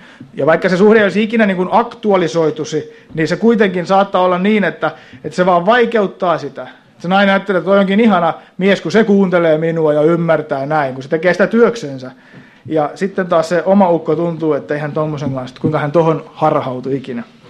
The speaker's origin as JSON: {"language": "Finnish", "town": "Tyrvää", "region": "Pirkanmaa", "country": "Finland", "said": "Kun taas meillä Tyrväällä on semmoinen, että puhutaan, niin aina jätetään semmoinen hiuksen hieno tauko"}